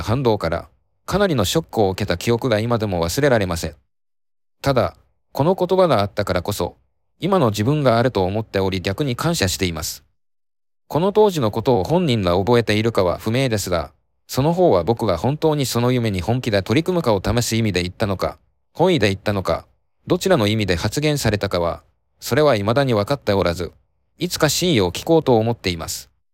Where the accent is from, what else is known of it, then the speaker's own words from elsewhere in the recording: Minamisoma, Fukushima, Japan; 僕の生まれ育った実家は福島県南相馬市。当時、僕自身は首都圏でしたが、両親や兄弟家族は南相馬市に住んでいました